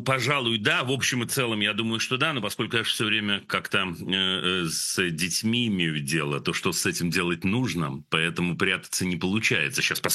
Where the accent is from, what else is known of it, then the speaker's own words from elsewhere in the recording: Saint Petersburg, Russia; И действительно, ну, видите, я из Ленинграда же.